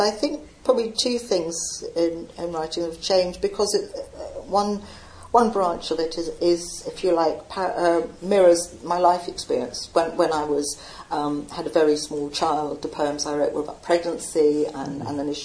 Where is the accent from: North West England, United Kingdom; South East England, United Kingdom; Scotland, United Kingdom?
South East England, United Kingdom; Staines; now in Falmouth, United Kingdom; I moved there in 1970, so I've been there a long time. And I was born and brought up in Staines, so really very urban, apart from the river. It's an urban scape, really.